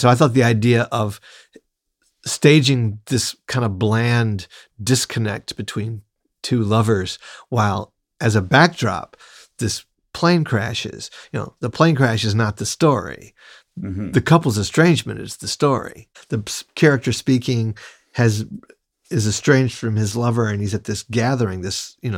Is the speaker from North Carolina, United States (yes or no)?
yes; North Carolina, United States; You know, I mean, I'm from North Carolina originally. Mm-hmm. I didn't really come of age there, but it is part of my DNA. Both my parents are natives of North Carolina.